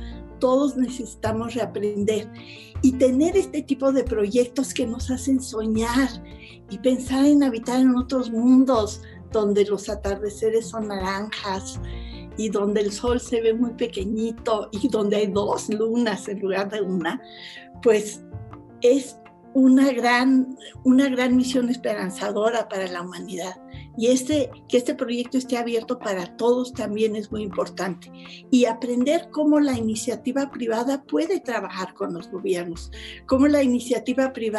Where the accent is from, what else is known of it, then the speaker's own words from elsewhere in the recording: Mexico; la manera de pensar que tenemos tanto hombres como mujeres mexicanos es diferente a la de otros países.